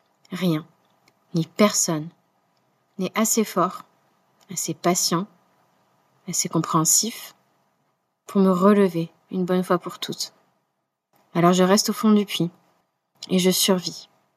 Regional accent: Occitanie, France; j'ai grandi en Ariège, département surnommé Terre Courage.

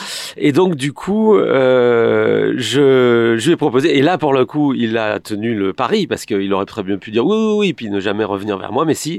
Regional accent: Auvergne-Rhône-Alpes, France; Moi, j'ai grandi dans le Beaujolais, à côté de Lyon. Donc, du coup, il y a peut-être d'autres langues. Bon, il y a quelques mots typiquement lyonnais que je connais, mais je connais pas vraiment de patois.

